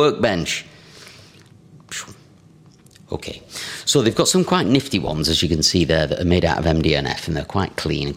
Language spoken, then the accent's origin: English; Scotland, United Kingdom; I am Scottish, yeah.